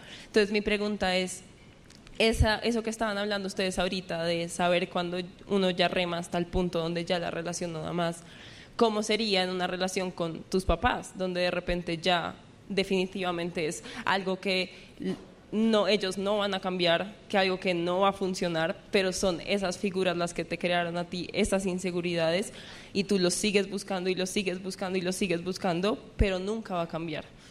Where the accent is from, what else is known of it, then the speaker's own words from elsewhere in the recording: Colombia; somos de Colombia